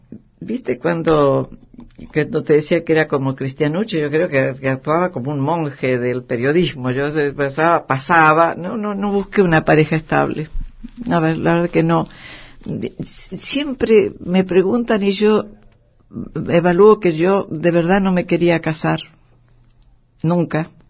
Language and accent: Spanish; Basque Country, Spain; En eso sí soy tan vasca